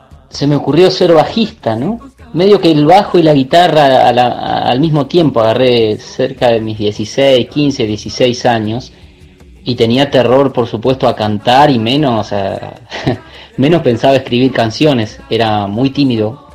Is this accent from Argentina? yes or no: yes; Gualeguaychú, Entre Ríos, Argentina; cantautor de la provincia de Entre Ríos. Vivo y nací en Gualeguaychú, el sur de la provincia, y en constante relación con los verdores del suelo nativo